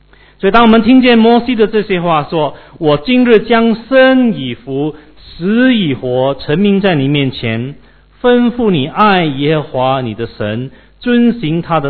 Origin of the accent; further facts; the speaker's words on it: Malaysia; 以前我在小时候在马来西亚